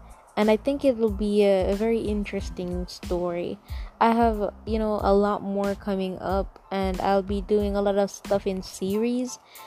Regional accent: Jamaica; I really want to talk about where I'm from. You know, Jamaica, growing up in Jamaica.

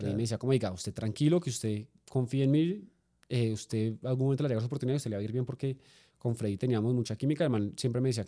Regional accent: Bogotá, Colombia; Sí, parezco gringo, pero no, soy de Bogotá.

